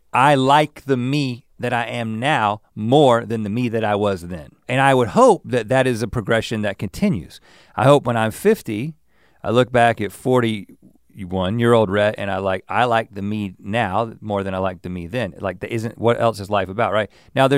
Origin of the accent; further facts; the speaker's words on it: the South, United States; I'm saying that I'm from the South, and in many different ways, that mentality was around me.